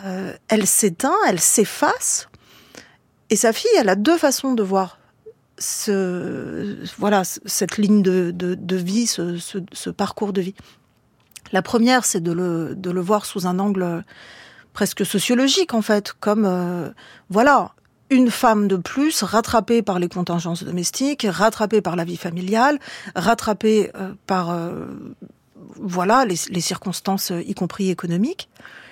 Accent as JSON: {"language": "French", "country": "France", "tie": "born there", "said": "Mes parents sont arrivés tous les deux en France au début des années 70. Et donc, moi, je suis née en France et j'ai entendu parler dans mon enfance d'un pays où je n'ai jamais vécu."}